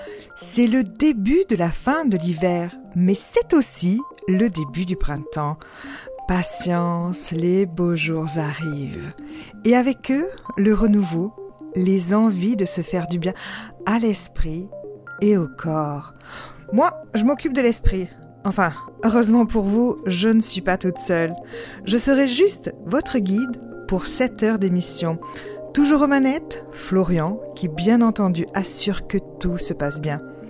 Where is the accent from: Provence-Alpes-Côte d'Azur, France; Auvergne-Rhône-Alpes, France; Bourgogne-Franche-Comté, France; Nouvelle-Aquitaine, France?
Provence-Alpes-Côte d'Azur, France; Carpentras; Alors le Toulourenc, il s'avère qu'on connaît un petit peu, même si on vient de Carpentras.